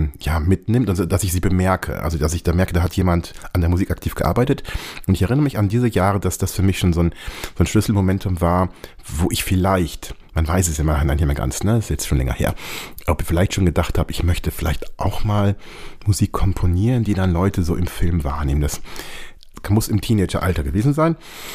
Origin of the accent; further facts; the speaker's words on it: Ibbenbüren, North Rhine-Westphalia, Germany; dieser Schmelzpunkt Ibbenbüren, das ist mein Heimatort in Westfalen, da ist viel draus entstanden in der Zeit.